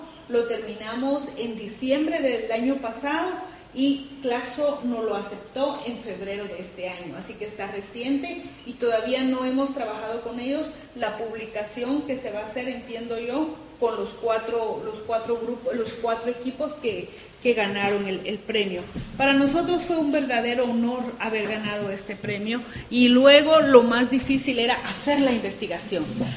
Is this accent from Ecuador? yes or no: no; Quetzaltenango, Guatemala; yo soy maya quiché de Quetzaltenango, o sea, vengo de una ciudad, no vengo de área rural, por lo tanto he tenido algunos privilegios relativos.